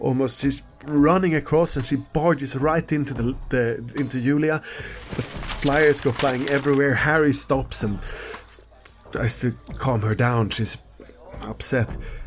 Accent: London, United Kingdom; No, I'm from London.

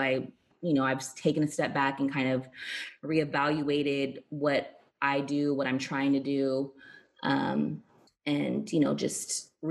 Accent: Daly City, California, United States; I grew up in San Francisco, the Bay Area, now I feel like it's really not even, but it's liberal, you know, pretty liberal, diverse.

